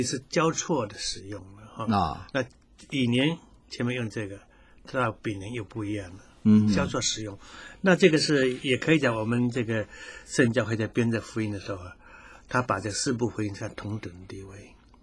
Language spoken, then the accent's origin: Chinese; China; 那个时候真的来讲说，我们中国人传讲啊。